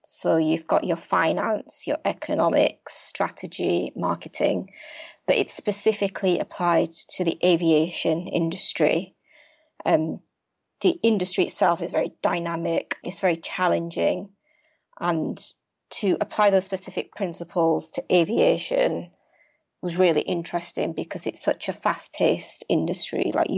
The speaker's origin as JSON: {"language": "English", "town": "Leeds", "region": "Yorkshire and the Humber", "country": "United Kingdom", "said": "No, I'm from Leeds originally."}